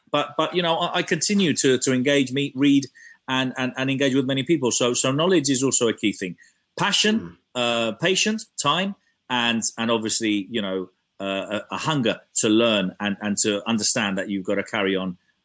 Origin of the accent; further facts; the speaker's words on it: Spain; moved away as an adult; now in London, United Kingdom; I was born in London. My parents are Spanish, but I was brought up in Spain. I've lived there all my life. I've been in London only, well, back for 9 years.